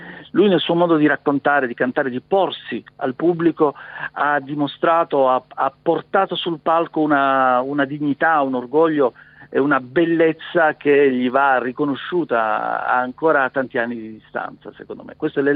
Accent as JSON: {"language": "Italian", "region": "Apulia", "country": "Italy", "said": "Io da pugliese come lui sento moltissimo il suo rapporto con la meridionalità"}